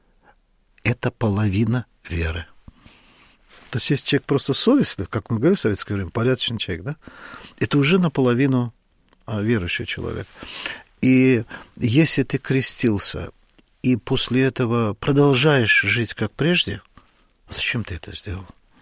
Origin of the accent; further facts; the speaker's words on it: Baku, Azerbaijan; Я коренной бакенец.